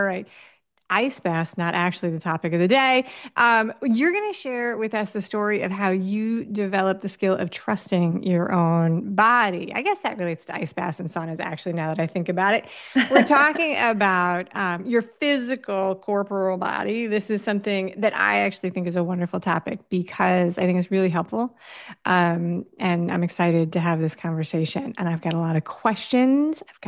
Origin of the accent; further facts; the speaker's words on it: New York City, New York, United States; I did. I grew up on the Upper West Side.